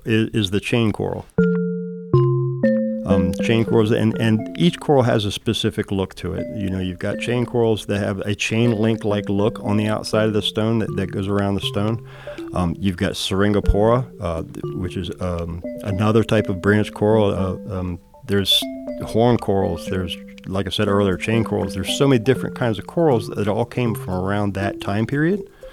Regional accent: Rockville, Maryland, United States; now in Northport, United States; So I am from the Washington, D.C. area, Rockville, Germantown area, and I met my now wife down in that area.

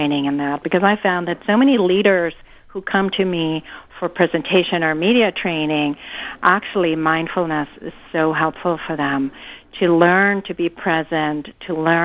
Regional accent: Germany; English is a second language; now in United States; Well, I am originally from Germany, though I live in America now.

